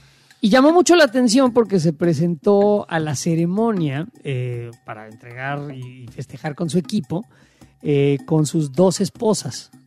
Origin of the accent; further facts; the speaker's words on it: Mexico; now in United States; yo que soy un mexicano, mexicoamericano, pues, ateo